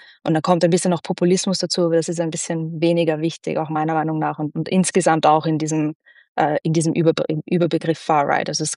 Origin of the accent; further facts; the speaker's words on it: Austria; Und das sage ich jetzt auch als Halbungarin. Also ich bin in Österreich aufgewachsen natürlich, aber habe dadurch diese Beziehung zu Ungarn.